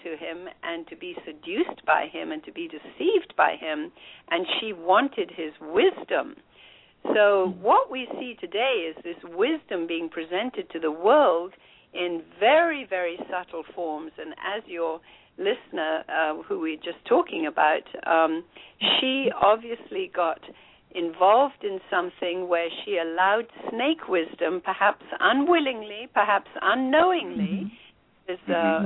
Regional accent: India; moved away as an adult; I was born and raised in India, and I lived there for the first 20 years of my life.

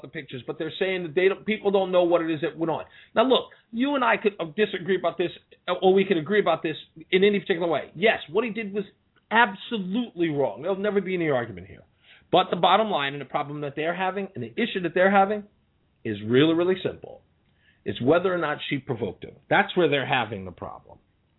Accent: Queens, New York, United States; I'm from Hollis, Queens. I'm from … town. I'm from Stephen A. Smith town.

